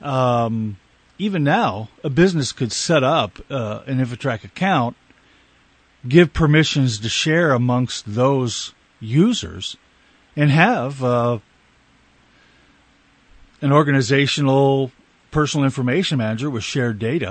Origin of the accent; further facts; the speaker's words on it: Canada; accent: Canadian; Sometimes my Canadian accent comes back in it.